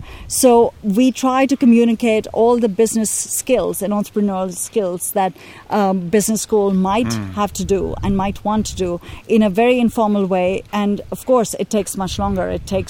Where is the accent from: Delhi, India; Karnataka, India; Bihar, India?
Delhi, India; moved away as an adult; also born or lived in United States / South Africa; I grew up in Delhi, which, despite all its wonderful advantages and scenic value and historical value, is a very hierarchical society. And I moved from Delhi to the US, where I was at Brown, and then I lived in South Africa for a year and a half.